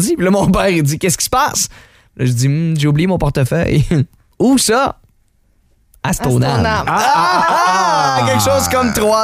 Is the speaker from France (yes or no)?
no; Saguenay, Quebec, Canada; Puis nous, on vient du Saguenay. Hein? Alors, Saguenay-Rimouski, c'est pas à côté.